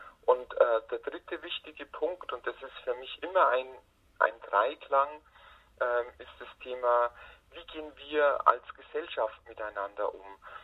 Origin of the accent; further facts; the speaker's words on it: Bavaria, Germany; Ich bin ja im Bayerischen Wald geboren und aufgewachsen und habe damals noch im Bayerischen Wald gelebt.